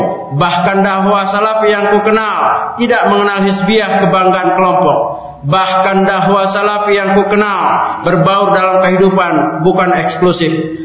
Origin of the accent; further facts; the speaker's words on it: Karet Tengsin, Jakarta, Indonesia; Dulu saya ini dari NU Pak, dari kecil di Karetengsin, Bendungan Hilir Karetengsin itu istilahnya lingkungannya lingkungan NU.